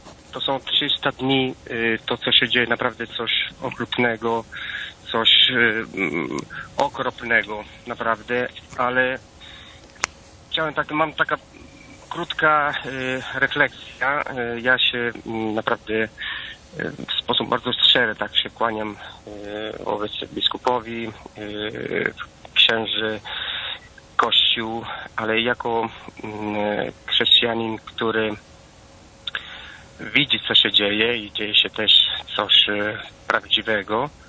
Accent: Italy; Polish is a second language; ja jestem Włochem

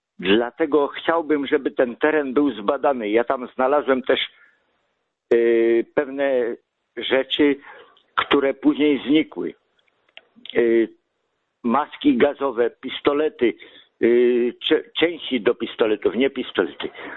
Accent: Łódź, Łódź Voivodeship, Poland; born there; z Łodzi. Ja urodziłem się w Łodzi, mój tata też

